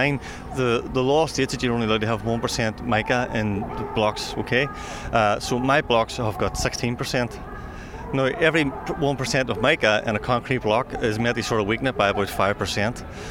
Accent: Derry, Northern Ireland, United Kingdom; also born or lived in Galway, Ireland; now in Donegal, Ireland; we would have friends and neighbours because we're not from Donegal, I'm from Derry and my partner's from Galway. We had moved up from Galway to start a new life because I got a lecturing job up at the university

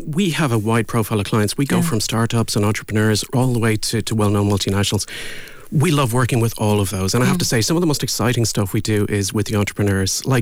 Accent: Ireland; as Irish people, we have an amazing ability to communicate.

